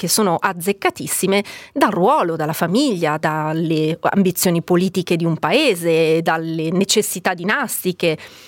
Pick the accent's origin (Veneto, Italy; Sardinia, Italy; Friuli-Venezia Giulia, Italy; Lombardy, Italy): Lombardy, Italy; Monza; Io sono di Monza, esattamente. Vivo molto vicina al parco